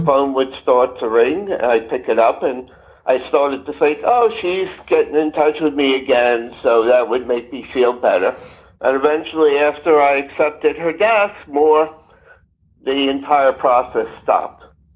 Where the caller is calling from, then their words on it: New York City, New York, United States; I'm calling from New York City.